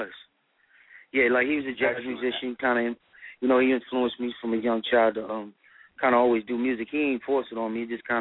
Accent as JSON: {"language": "English", "town": "Boston", "region": "Massachusetts", "country": "United States", "tie": "born or raised there", "also_born_or_lived": "Sacramento, California", "said": "Yeah, I was born in Sacramento, California. Parents took me back to Boston about 8 months old, so I was raised in Boston. Yeah, Roxbury to be exact."}